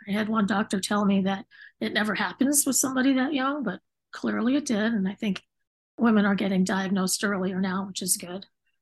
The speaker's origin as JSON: {"language": "English", "town": "Phoenix", "region": "Arizona", "country": "United States", "tie": "born or raised there", "also_born_or_lived": "Fort Wayne, Indiana / upstate New York", "said": "I was born in Fort Wayne, Indiana, so technically I'm a Hoosier. Family moved to upstate New York, and then when I was in first grade, we moved to Arizona. So I actually grew up in Phoenix and Scottsdale."}